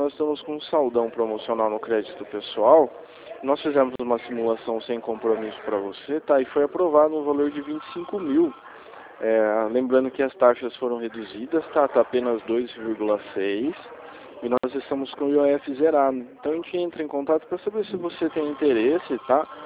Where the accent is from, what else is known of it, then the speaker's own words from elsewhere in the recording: Rio Claro, São Paulo, Brazil; eu sou de Rio Claro.